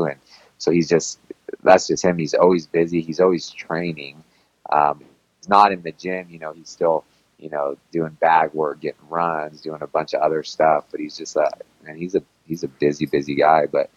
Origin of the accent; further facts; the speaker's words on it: Sacramento, California, United States; I'm from Sacramento, so that's my gym, and it always will be.